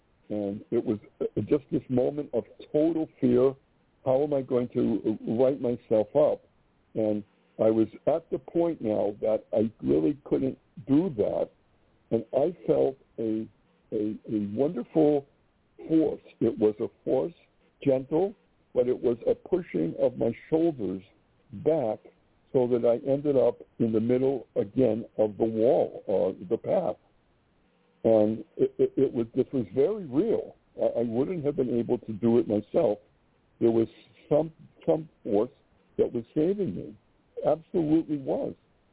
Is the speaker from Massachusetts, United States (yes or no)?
yes; Springfield, Massachusetts, United States; I'm from Springfield, Massachusetts, so Cape Cod was a place where we might go on vacation.